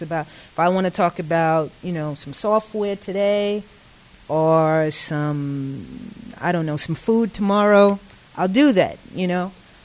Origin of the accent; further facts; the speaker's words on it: Bronx, New York, United States; I grew up in the Bronx at the time that hip-hop was birthing